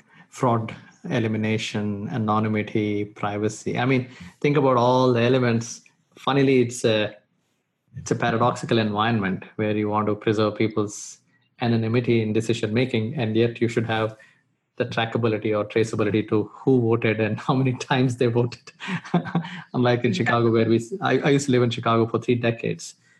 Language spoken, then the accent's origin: English; India; back home when I was growing up in India.